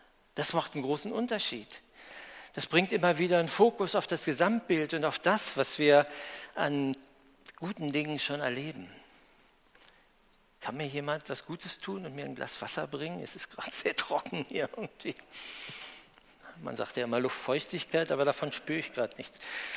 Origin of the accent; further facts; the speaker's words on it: Germany; wir sind als Deutsche, glaube ich, Spezialisten darin, ja, noch die Sachen zu optimieren